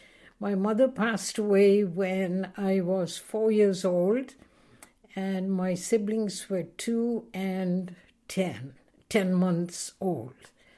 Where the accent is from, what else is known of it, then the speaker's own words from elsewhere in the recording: Mangalore, Karnataka, India; born there; I was born in India in a town called Mangalore on July 21st, 1935. I'm one of four children born